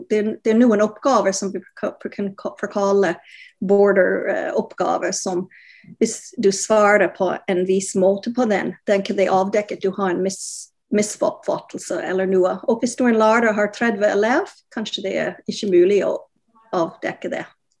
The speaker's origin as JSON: {"language": "Norwegian", "country": "Canada", "second_language": "Norwegian", "moved": "as an adult", "lives_now": "Norway", "said": "Jeg kommer fra Canada opprinnelig, som du hører"}